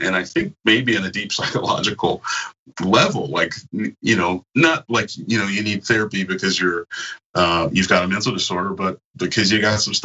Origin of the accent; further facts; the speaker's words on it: the South, United States; They, you know, they have great barbecues, and I'm from the South